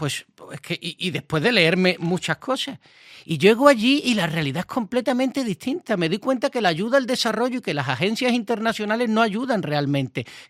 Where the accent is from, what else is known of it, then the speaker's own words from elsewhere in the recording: Seville, Andalusia, Spain; solo porque soy de Sevilla.